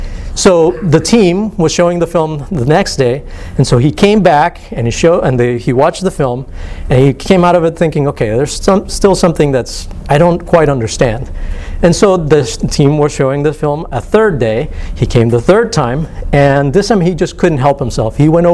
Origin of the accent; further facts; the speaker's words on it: Costa Rica; And Quebecar is a language spoken in my home country of Costa Rica.